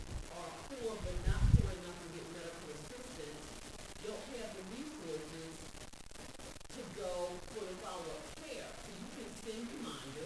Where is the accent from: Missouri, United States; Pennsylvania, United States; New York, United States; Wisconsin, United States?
Pennsylvania, United States; Philadelphia; I'm from Philadelphia. I'm in Southeast Pennsylvania.